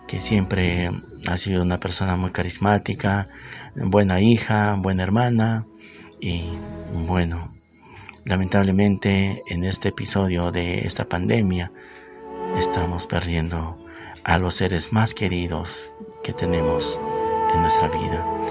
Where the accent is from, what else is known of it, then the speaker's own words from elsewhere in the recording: Peru; con esta pandemia que se desató la segunda ola en mi país, en Perú.